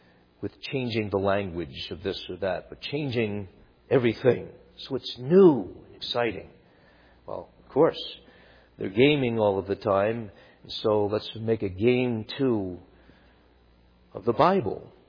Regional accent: Long Island, New York, United States; when I was growing up on Long Island, New York, there was a Jew who lived across the street

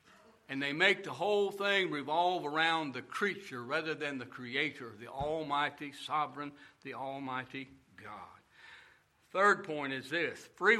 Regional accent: Utah, United States; I grew up out in the Rocky Mountains. I spent a lot of my youth in northern Utah. You know what's in Utah? Mormons.

